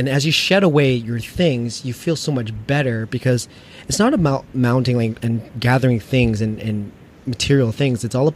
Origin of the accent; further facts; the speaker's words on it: Toronto, Ontario, Canada; and I'm from Toronto as well too, Toronto.